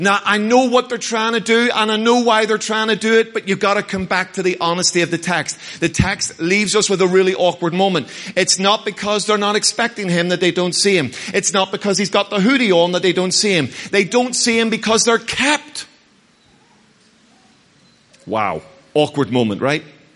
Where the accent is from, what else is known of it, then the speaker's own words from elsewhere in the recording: Belfast, Northern Ireland, United Kingdom; when I was growing up in Belfast, before the days of washing machines and tumble dryers